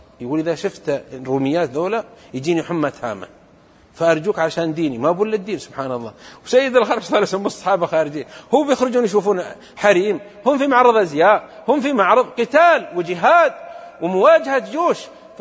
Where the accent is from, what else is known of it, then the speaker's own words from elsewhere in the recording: Saudi Arabia; في بلدة عندنا في السعودية